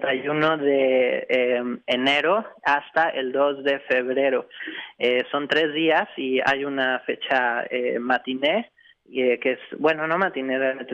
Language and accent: Spanish; Mexico City, Mexico; Así es, soy de mexicanos, nací en la Ciudad de México.